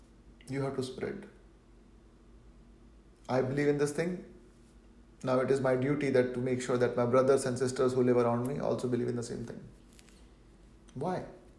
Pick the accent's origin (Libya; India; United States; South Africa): India; But then I'm an Indian, so like, I mean, there are places like West Bengal